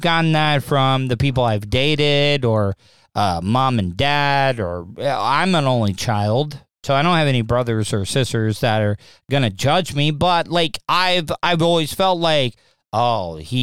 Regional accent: the South, United States; like growing up in the South, we talked about that. When you grow up in the South, because growing up, I've done radio broadcasting

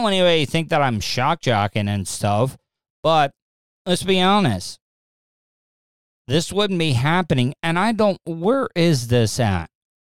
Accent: the South, United States; growing up in the South here, you're kind of at a disadvantage of breaking the stigma of racism

